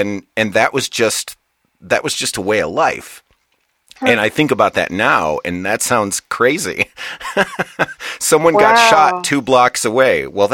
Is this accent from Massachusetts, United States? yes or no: no; Saginaw, Michigan, United States; born there; I was born in Michigan and that's where I spent a good deal of my life.